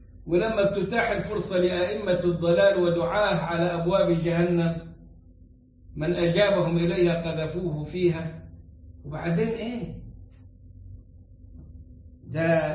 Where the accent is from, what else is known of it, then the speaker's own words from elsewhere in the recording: Egypt; حاجات دي حصلت عندنا في مصر على مدى 100 سنة